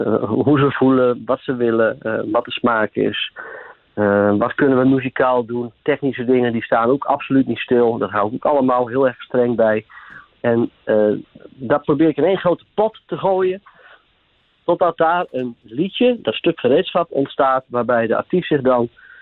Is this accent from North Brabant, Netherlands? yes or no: no; Drenthe, Netherlands; ik ben een echte Drent